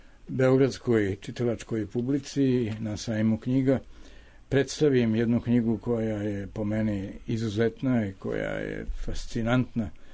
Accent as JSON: {"language": "Serbian", "town": "Sarajevo", "country": "Bosnia & Herzegovina", "tie": "born or raised there", "moved": "as an adult", "said": "Ja sam rođen u Sarajevu 1933. godine i živeo skoro 30 godina tamo. Otišao sam 1961."}